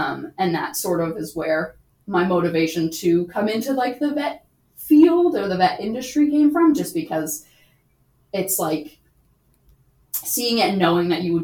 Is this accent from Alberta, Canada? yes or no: no; New Brunswick, Canada; ever since I grew up in New Brunswick and they're still in New Brunswick.